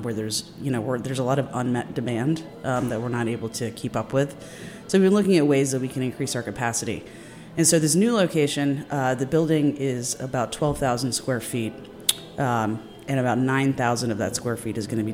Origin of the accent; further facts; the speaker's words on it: Silver Spring, Maryland, United States; I am. I was actually born and raised in Silver Spring.